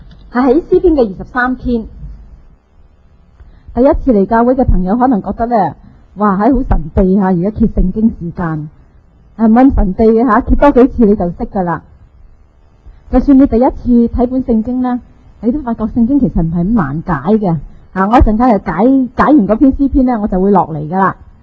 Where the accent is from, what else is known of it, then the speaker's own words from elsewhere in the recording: China; moved away; 我们中国人呢很有智慧，我成日觉得我们中国人很厉害。我来到这里呢